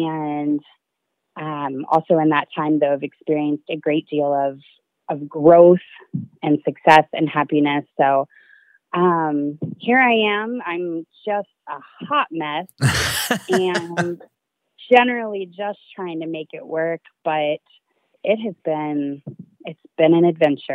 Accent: Kentucky, United States; So I am born and raised in Kentucky, and I was raised by two hippie parents, and I was a classic case overachiever and overperformer.

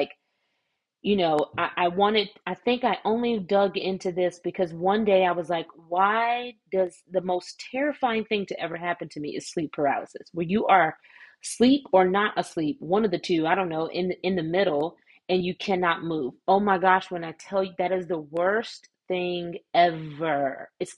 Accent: Georgia, United States; Or, okay, we're in the same United States. I grew up in Georgia.

